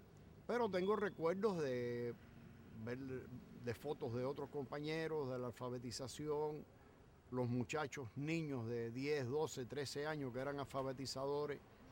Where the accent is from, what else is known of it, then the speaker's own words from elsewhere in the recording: Havana, Cuba; Yo era un típicamente ciudadano de la ciudad de La Habana, nací en La Habana Vieja. Nunca había salido fuera de La Habana.